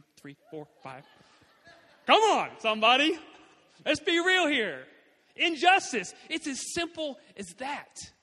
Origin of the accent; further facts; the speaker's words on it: United States; But I'm American. I'm proud to be an American.